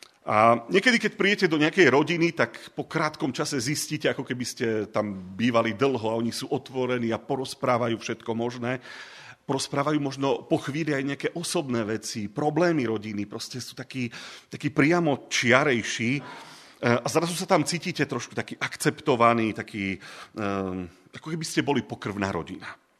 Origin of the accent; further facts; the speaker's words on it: eastern Slovakia, Slovakia; u nás na východe